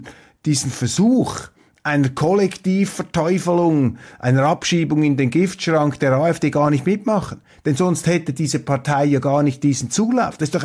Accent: Switzerland; Also wir sind hier wirklich etwas fassungslos, wenn wir als Schweizer diese Verkrampfungen betrachten.

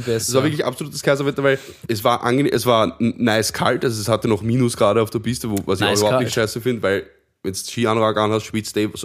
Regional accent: Vienna, Austria; Auch wenn man durchaus als Wiener gerne die Frage bekommt, ob man denn Skifahren kann.

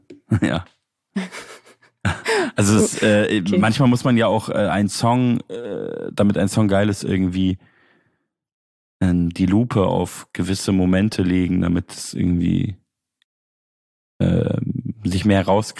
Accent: Munich, Bavaria, Germany; Ich komme ja eigentlich aus München.

